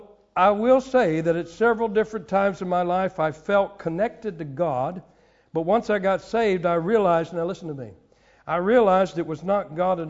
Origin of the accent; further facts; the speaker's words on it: Lakeland, Florida, United States; But then she went to the best church in my hometown, Lakeland, Florida.